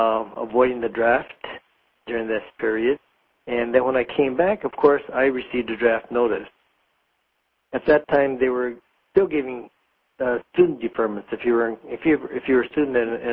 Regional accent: United States; now in Hawaii, United States; And I, as an American, I'm going to stand up and say, this is not my country doing this.

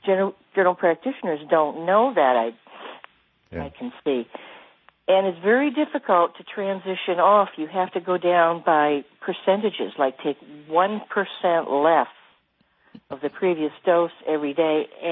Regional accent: Poland, Maine, United States; Hey, Tom, you keep calling me from Portland, Maine. I'm from Poland.

